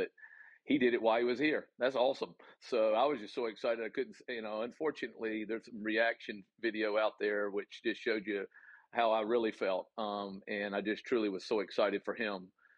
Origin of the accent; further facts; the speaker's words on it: the South, United States; accent: Southern; forgive me my Southern accent